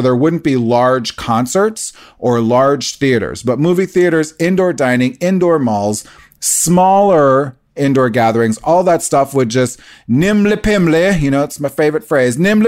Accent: Nebraska, United States; My home state, Nebraska, might be the first state in the union

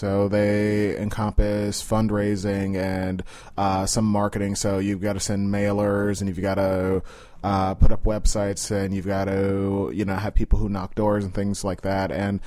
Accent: Chicago, Illinois, United States; I grew up in Austin. So I grew up at about North and Cicero.

